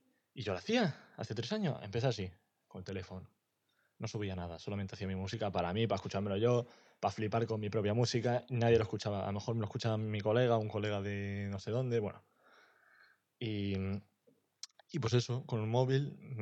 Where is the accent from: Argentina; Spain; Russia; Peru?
Russia; Spanish is a second language; now in Estonia; yo soy ruso, llevo 5 años en Estonia, no sé hablar español